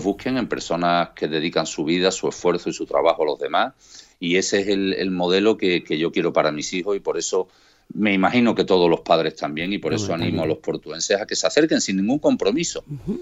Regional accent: Jerez de la Frontera, Andalusia, Spain; Yo soy de Jerez, o sea, yo estaba allí como con el corazón partido

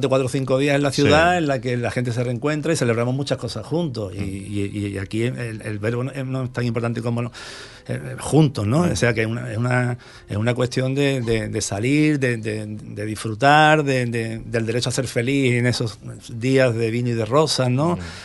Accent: El Puerto de Santa María, Andalusia, Spain; soy padre de familia, tengo 3 hijos y soy un portuense del Barrio Alto, como os he dicho antes.

